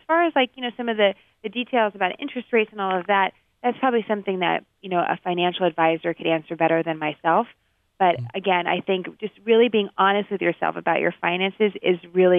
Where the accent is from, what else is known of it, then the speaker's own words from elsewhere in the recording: San Francisco, California, United States; I know growing up in San Francisco, Wall Street seemed really far away.